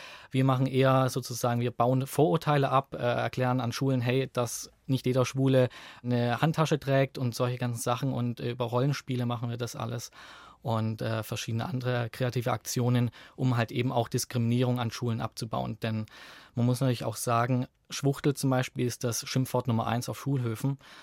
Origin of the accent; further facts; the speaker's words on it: Göppingen, Baden-Württemberg, Germany; now in Augsburg, Germany; Ich bin gebürtig in Göppingen aufgewachsen, schöne Schwabenländle in Bad Württemberg.